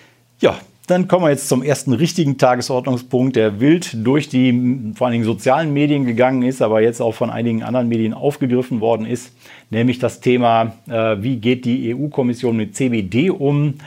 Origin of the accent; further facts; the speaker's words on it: North Rhine-Westphalia, Germany; Nordrhein-Westfalen, mein Heimatbundesland.